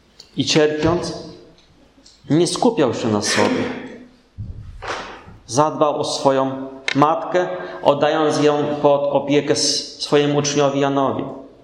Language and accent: Polish; Silesian Voivodeship, Poland; Ja jestem góralem. Pochodzę ze Śląska Cieszyńskiego. No i pamiętam z dzieciństwa takie zimy, że nasypało dużo śniegu, nie?